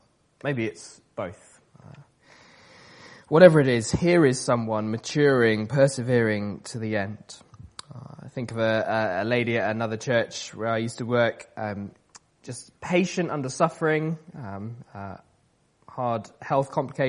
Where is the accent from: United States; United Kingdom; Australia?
United Kingdom; South West England; Growing up in Wiltshire, used to drive past fields of wheat.